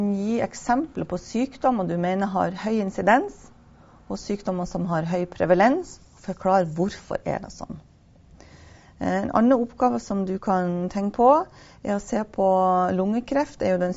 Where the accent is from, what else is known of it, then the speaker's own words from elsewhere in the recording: Northern Norway, Norway; For Nord-Norge, der jeg kommer fra, er det da lavere bruk enn landsgjennomsnittet.